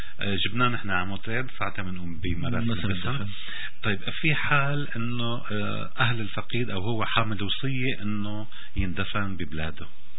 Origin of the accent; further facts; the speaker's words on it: Syria; نحن كسوريين او كعرب